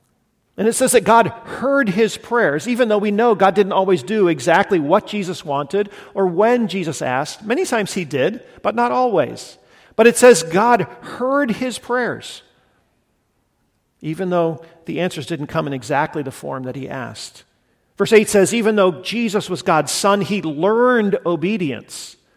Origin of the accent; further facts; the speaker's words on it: Guatemala; I grew up in Guatemala, and it's just profoundly formative in my life and my imagination